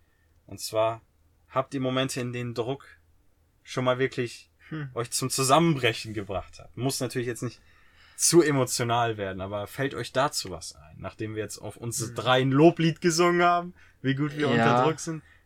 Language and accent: German; Germany; ich war ein Deutscher, in einem Keller, in einem Hotel mit nur Engländern